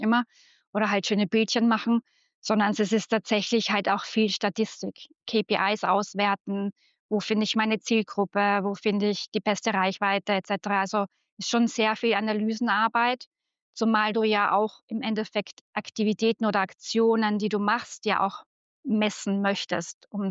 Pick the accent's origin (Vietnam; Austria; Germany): Austria; accent: Austrian; ich habe ja Medienmanagement studiert in Österreich. Man hört es ja vielleicht, mein Dialekt. … bei BeMine.